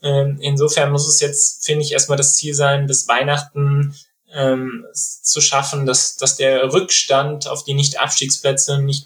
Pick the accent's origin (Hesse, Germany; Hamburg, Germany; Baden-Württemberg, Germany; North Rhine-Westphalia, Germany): North Rhine-Westphalia, Germany; Bochum; Und ich persönlich hoffe als Bochumer, dass das so bleibt.